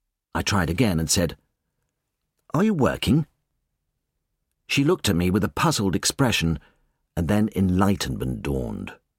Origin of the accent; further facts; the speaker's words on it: United Kingdom; I've always liked being British